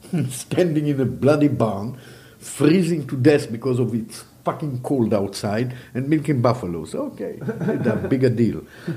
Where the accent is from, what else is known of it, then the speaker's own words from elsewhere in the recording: Israel; English is a second language; now in Wisconsin, United States; I came from the Holy Land right into the holy shit. I live in the middle of nowhere, somewhere in Wisconsin, and I'm the first Israeli redneck living in the U.S.